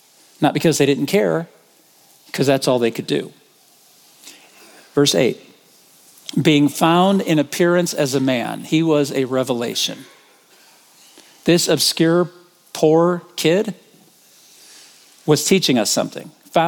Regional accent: South Bend, Indiana, United States; if you would have told me growing up in South Bend, Indiana, that there's a Next City, Missouri, I would have gone, of course there is

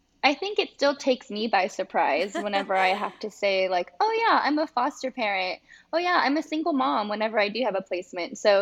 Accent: California, United States; also born or lived in New York; now in Austin, United States; And yeah, I'm from Southern California, so grew up there, lived a little bit on the East Coast in New York when I was finishing up school, and moved to Austin during a funky time.

